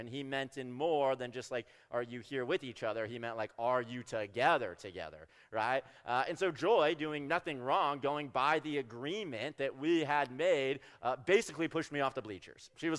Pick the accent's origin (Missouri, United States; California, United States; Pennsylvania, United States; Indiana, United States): California, United States; We're both from California, went to a state school there on the coast of California.